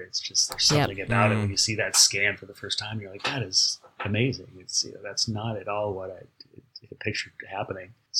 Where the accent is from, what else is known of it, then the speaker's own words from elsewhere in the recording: Pasadena, California, United States; I've driven by it every day since I was a child, being born and raised in Pasadena.